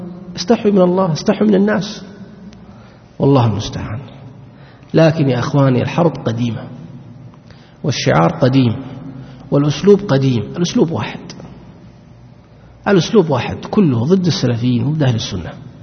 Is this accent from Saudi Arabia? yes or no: yes; Saudi Arabia; نحن الآن عندنا ما فيه يتنقص الصالحين، لأن عندنا في السعودية هنا